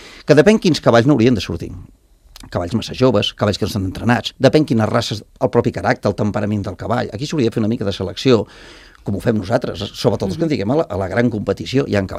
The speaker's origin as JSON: {"language": "Catalan", "town": "Puigcerdà", "region": "Catalonia", "country": "Spain", "said": "Jo sóc de la Cerdanya, sóc de Puigcerdà, com sabreu, és una zona on hi ha molts prats"}